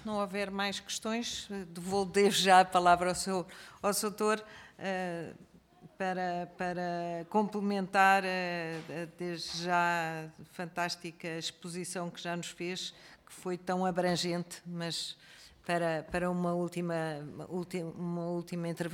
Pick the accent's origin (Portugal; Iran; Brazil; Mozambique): Portugal; Nós, enquanto portugueses, somos mais depressivos e mais ansiosos.